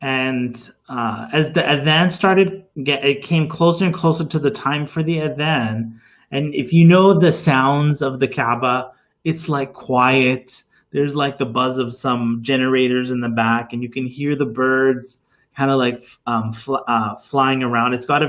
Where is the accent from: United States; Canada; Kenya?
Canada; Winnipeg, Manitoba; I grew up in Winnipeg.